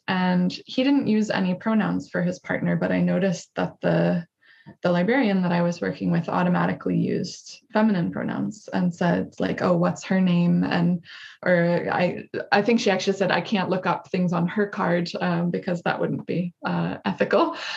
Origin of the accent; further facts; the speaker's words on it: United States; now in Norway; I'm American, as you can hear. I've been in Norway for 6.5 years now.